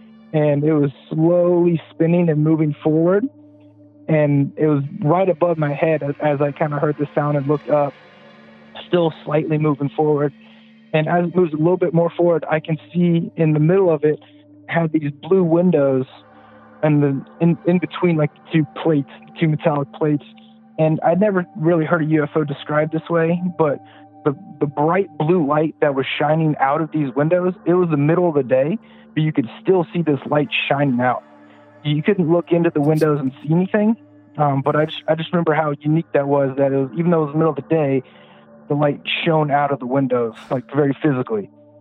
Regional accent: Pasadena, California, United States; now in South Carolina, United States; So I grew up in Pasadena, California, near the Rose Bowl.

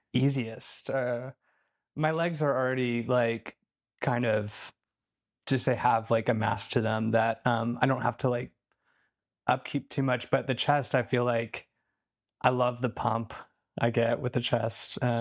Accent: North Carolina, United States; also born or lived in Germany; So I was born in Germany, and then I lived in, then when I was still a baby, we moved to North Carolina. Wow. And lived out in the boonies, like the sticks.

